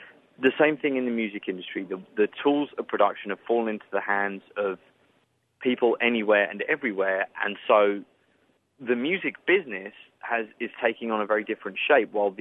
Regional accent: London, United Kingdom; And I grew up in London.

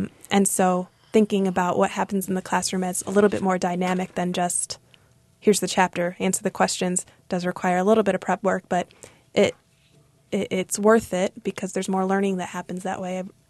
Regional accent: Chicago, Illinois, United States; I come from Chicago, like Ellison, as you said, the segregated neighborhoods make it so that it's rare to have experience with diversity

